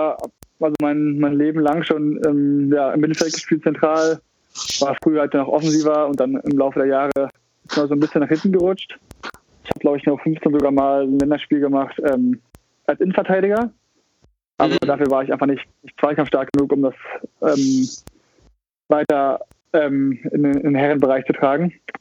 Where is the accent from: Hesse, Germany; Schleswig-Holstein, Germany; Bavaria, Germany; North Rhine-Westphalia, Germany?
Schleswig-Holstein, Germany; Bargteheide; Der ist dann in Lübeck gestartet und dann in Backeheide, wo ich aufgewachsen bin, hat er dann 2-3 Leute eingesammelt.